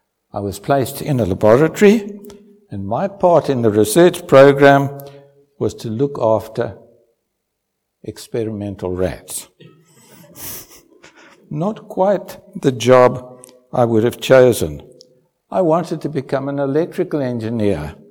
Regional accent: Ermelo, Mpumalanga, South Africa; From the age of 3 and a half, I grew up in Ermelo.

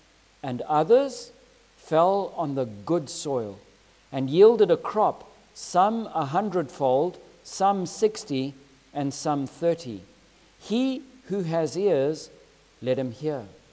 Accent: Zimbabwe; I remember growing up in Zimbabwe, I had the fortune or misfortune of growing up, and on our farm we grew tobacco, Virginia.

